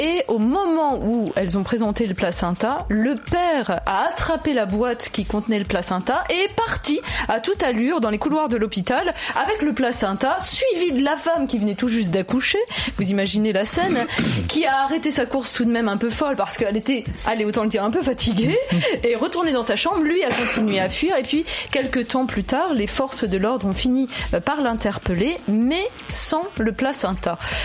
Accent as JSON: {"language": "French", "country": "France", "said": "Chez nous en France, évidemment un peu moins"}